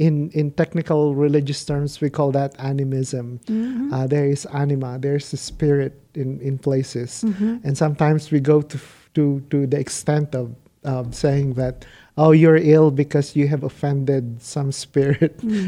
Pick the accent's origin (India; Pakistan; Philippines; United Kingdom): Philippines; born there; I was born in the Philippines, and when my adopted grandmother passed away, I think I was 6 years old or 7 years old.